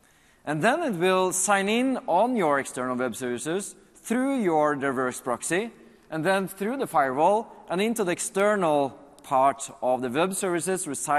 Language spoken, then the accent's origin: English; Norway; So I'm from Norway. And in Norway, when I just get this little nod, it's like through the roof.